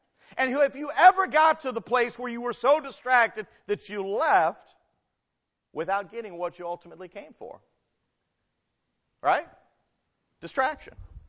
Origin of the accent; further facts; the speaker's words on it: Missouri, United States; also born or lived in Illinois; I'm from Missouri. We lived near St. Louis, a pretty good-sized city, and I lived in Illinois at some point in time